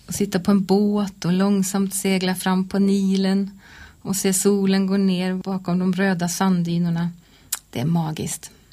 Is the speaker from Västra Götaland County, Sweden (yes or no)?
yes; Falköping, Västra Götaland County, Sweden; Jag är född och uppvuxen i Falköping.